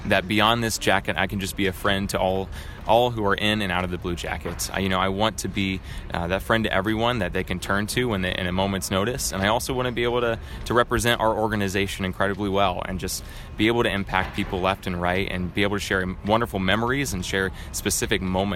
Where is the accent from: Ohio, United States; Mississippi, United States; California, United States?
Ohio, United States; Springfield; I'm from Springfield, Ohio. I'm a Buckeye.